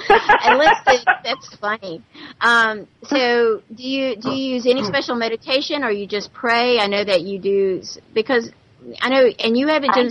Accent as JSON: {"language": "English", "region": "the South", "country": "United States", "accent": "Southern", "said": "I'm from the South, so you have to listen to the Southern accent a little bit tonight."}